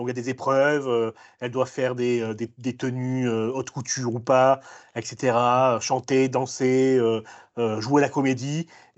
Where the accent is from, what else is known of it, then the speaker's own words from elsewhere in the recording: United States; accent: American; French is a second language; Alors, avec mon accent américain, ça donne Unreal